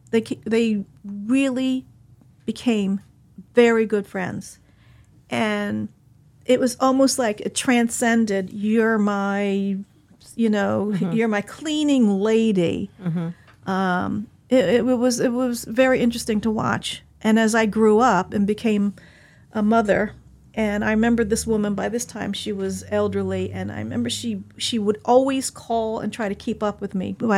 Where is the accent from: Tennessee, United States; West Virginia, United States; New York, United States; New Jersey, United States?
New Jersey, United States; Pennington; I can only describe growing up in Pennington as pretty much similar to a southern town, mm-hmm. Only in the north